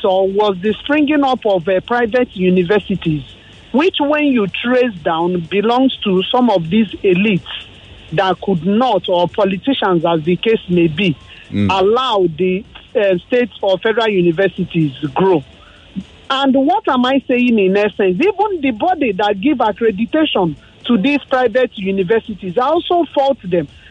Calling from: Ajao, Lagos, Nigeria; I'm calling from Ajao.

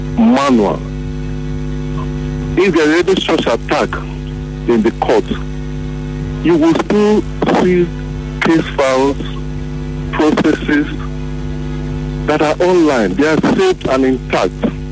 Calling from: Port Harcourt, Rivers, Nigeria; Okay, I'm a lawyer. I'm calling from Port Harcourt.

